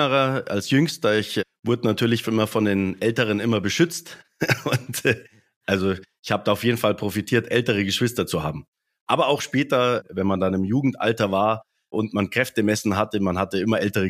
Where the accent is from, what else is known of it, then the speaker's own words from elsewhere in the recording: Wolfratshausen, Bavaria, Germany; aber wir selbst sind aus Wolfratshausen, raised and born, wie man so schön sagt, sind Kind Nummer 4 und Nummer 7 von 7 Kindern